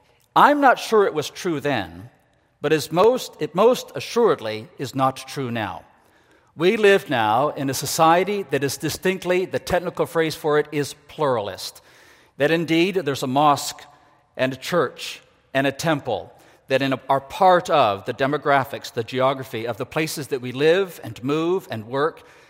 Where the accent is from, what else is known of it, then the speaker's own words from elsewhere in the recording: Ecuador; I grew up in Ecuador in South America. My parents were missionaries there. We would furlough, typically in Belleville, Ontario, which is where my mother was from